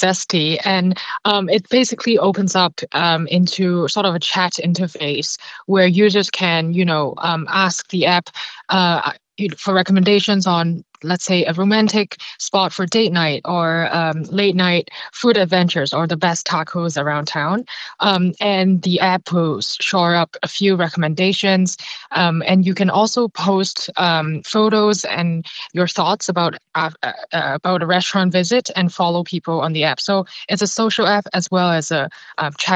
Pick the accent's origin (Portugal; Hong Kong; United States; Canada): Hong Kong; I'm from Hong Kong